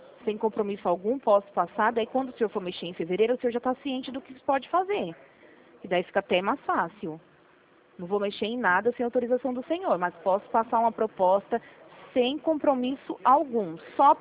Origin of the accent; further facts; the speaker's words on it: Rio Claro, São Paulo, Brazil; de Rio Claro.